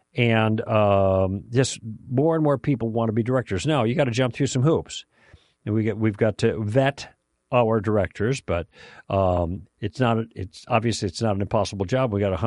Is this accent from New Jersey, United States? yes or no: no; Illinois, United States; across the river, and into Illinois, my home state.